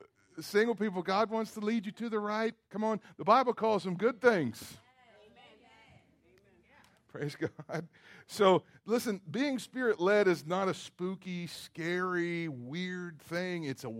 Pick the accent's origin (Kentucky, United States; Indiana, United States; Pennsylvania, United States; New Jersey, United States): Kentucky, United States; now I grew up in Kentucky where, you know, I know they say Ocala is the horse capital of the world.